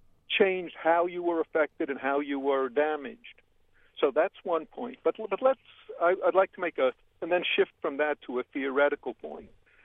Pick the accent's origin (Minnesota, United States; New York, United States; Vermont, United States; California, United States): New York, United States; As a New Yorker, I'd like to say that that's not at all true from my own personal experience. For instance, I grew up on the Lower East Side and have lots of family there.